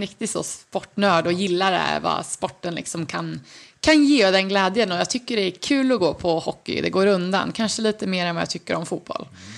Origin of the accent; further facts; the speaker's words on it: Örebro, Örebro County, Sweden; now in Girona, Spain; men hemma i Örebro, men då är det hos mamma och pappa, så att det är mitt egna lilla tillhåll i Girona.